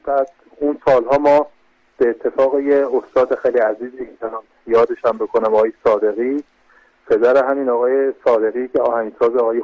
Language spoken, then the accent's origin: Persian; Rey, Tehran Province, Iran; من خودم بزرگ شده تهران هستم، شهر ری خانم.